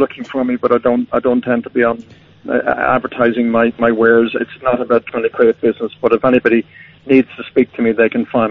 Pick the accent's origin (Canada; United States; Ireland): Ireland; we, you know, spoke out against what they were doing as fellow Irish citizens.